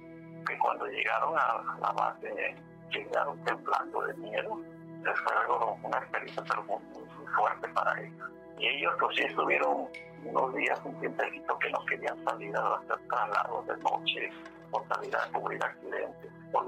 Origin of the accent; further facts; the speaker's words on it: Guadalupe, Veracruz, Mexico; Aquí de donde yo soy, aquí de Guadalupe, pues no hay un hospital de primer nivel.